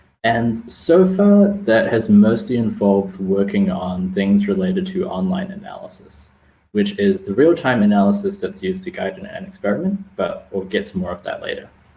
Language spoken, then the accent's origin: English; New Zealand; I am originally from New Zealand.